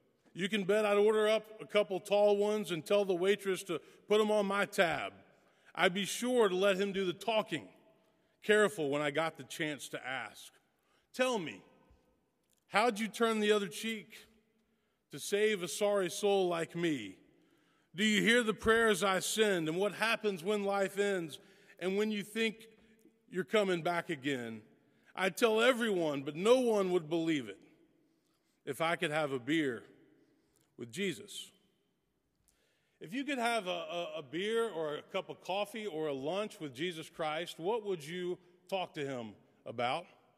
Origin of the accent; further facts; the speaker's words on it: Tennessee, United States; also born or lived in Texas; now in Nashville, United States; I've always been a country music fan. I grew up in West Tennessee.